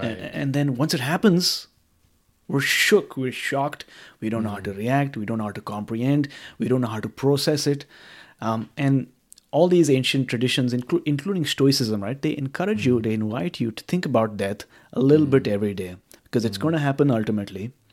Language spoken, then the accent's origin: English; India; growing up in India